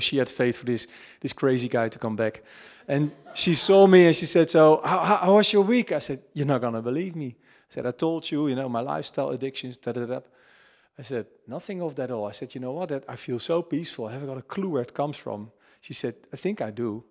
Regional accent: Netherlands; You know, I grew up in the Netherlands, so we do celebrate Christmas and we do celebrate Easter.

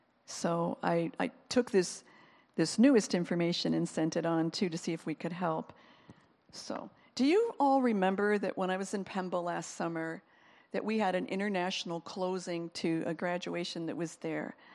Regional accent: United States; Because I'm from America

